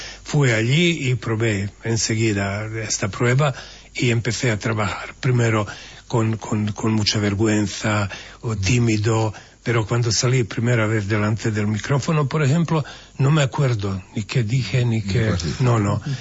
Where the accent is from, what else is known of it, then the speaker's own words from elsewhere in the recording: Sarajevo, Federation of Bosnia and Herzegovina, Bosnia & Herzegovina; Spanish is a second language; se oía solo en Sarajevo, porque soy hijo de Sarajevo, del centro de Sarajevo